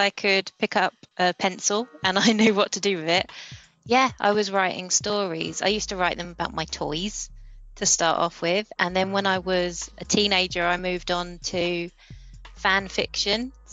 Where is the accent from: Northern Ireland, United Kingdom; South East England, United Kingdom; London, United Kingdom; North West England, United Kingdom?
London, United Kingdom; I grew up in London